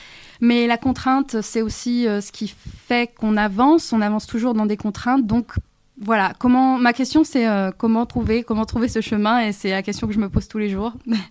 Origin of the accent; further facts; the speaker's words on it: Crépy-en-Valois, Hauts-de-France, France; also born or lived in Senlis; Je suis de Crépy, donc je suis une artiste chorégraphe danseuse, née à Senlis, donc j'ai toujours vécu à Crépy en Valois.